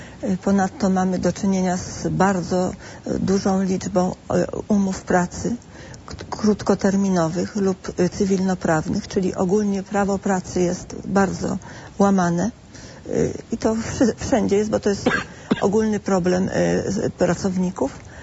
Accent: Dębica, Subcarpathian Voivodeship, Poland; Do województwa podkarpackiego, tak powiem ogólnie

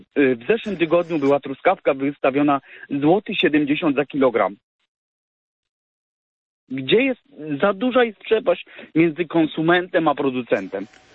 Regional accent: Masovian Voivodeship, Poland; pochodzę z Mazowsza, mam 38 lat

